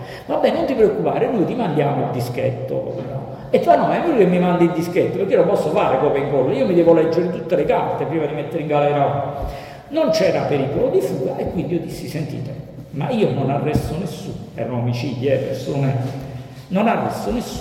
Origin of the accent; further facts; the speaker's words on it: Naples, Campania, Italy; vi dico la verità, essendo napoletano, abbuffato di crimini, di cose, eccetera